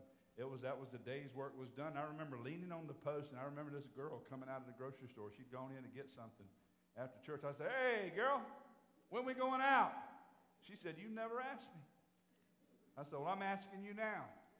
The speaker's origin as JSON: {"language": "English", "town": "Hertford", "region": "North Carolina", "country": "United States", "tie": "born or raised there", "said": "I remember growing up in Hertford, North Carolina."}